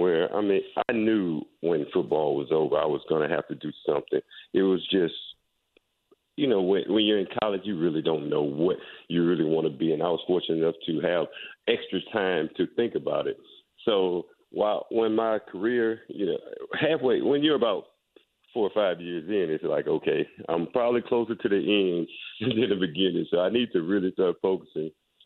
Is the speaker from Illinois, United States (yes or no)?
no; Brulee, Louisiana, United States; moved back to my hometown of Brulee about a year ago. So I'm just I'm back home now.